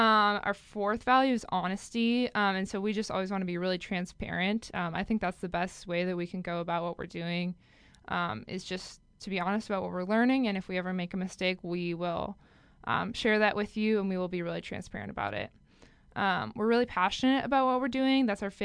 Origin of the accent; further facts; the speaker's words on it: Minnesota, United States; I'm a senior at Vanderbilt. I'm studying political science, economics, and Spanish. I'm from Minnesota.